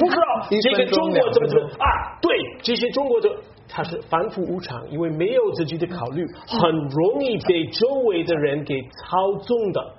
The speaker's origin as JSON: {"language": "Chinese", "country": "United States", "said": "我们美国人一直那个时候很纳闷，中国什么时候跟美国说行？"}